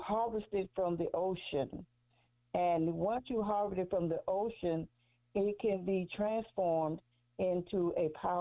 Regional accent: San Pablo, California, United States; from San Pablo, California.

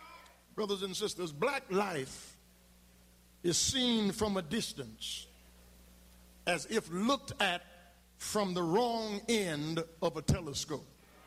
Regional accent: Louisiana, United States; the capital city of my home state in Louisiana.

